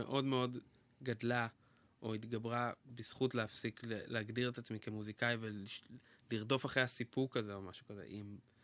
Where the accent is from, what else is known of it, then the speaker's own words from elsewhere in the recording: Tel Aviv, Tel Aviv District, Israel; כאילו, גדלתי בצפון תל אביב, בית סבבה